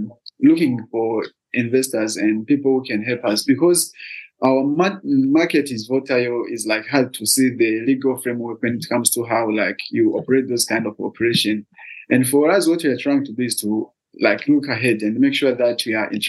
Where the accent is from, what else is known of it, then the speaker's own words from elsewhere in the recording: Shombo, Burundi; English is a second language; and I'm from Shombo, which is one of the rural areas, and it's not that populated, and we have less access to financial services.